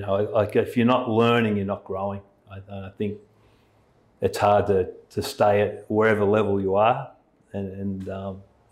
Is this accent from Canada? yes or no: no; Melbourne, Victoria, Australia; And I'm the guy from Melbourne on staff, yeah.